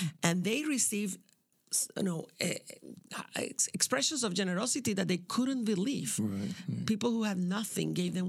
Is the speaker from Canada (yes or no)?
no; Isabela, Puerto Rico; I'm from Isabela. It's the town of the cockfighting.